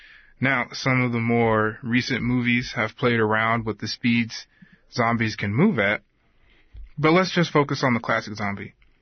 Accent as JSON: {"language": "English", "region": "New Mexico", "country": "United States", "tie": "born there", "also_born_or_lived": "North Dakota / Alabama / Mississippi / Georgia", "lives_now": "Alaska, United States", "said": "I grew up a military brat, so I'm not really sure where I'm from, but I was born in New Mexico, and I've spent time in North Dakota, Alabama, Mississippi, and Georgia."}